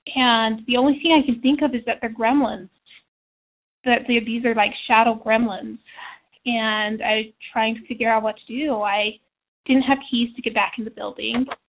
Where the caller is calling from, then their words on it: Utah, United States; I'm calling from Utah.